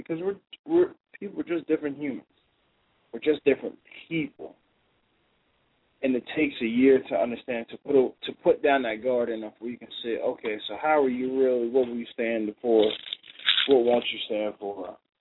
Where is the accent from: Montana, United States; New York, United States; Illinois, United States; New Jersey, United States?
New Jersey, United States; Like, first of all, I'm from New Jersey. I wouldn't even swim in the Atlantic Ocean.